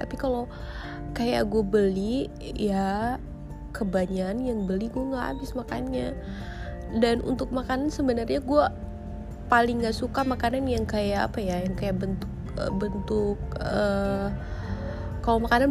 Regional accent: Aceh, Indonesia; gue aslinya Aceh sih, aslinya emang Aceh Tulen.

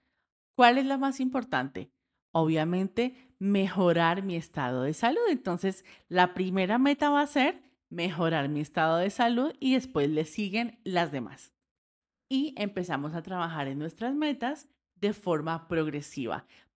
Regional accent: Colombia; como buena colombiana no puedo vivir sin el café.

